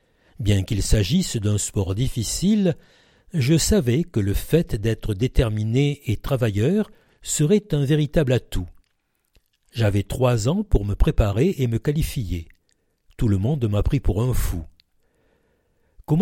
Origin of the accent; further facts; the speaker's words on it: Brignoles, Provence-Alpes-Côte d'Azur, France; also born or lived in Paris suburbs; Je suis né en banlieue parisienne, mais j'ai grandi à Brignoles, car mes parents, fonctionnaires tous les deux, ont été mutés là-bas.